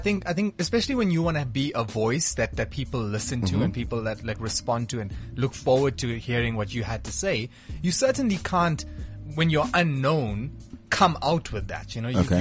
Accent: South Africa; No, but if anything, I'm not Indian. I'm South African.

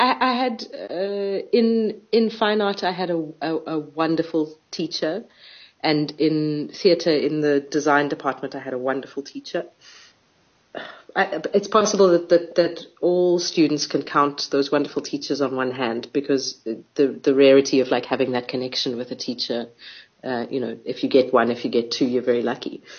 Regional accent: South Africa; Like I'm a South African

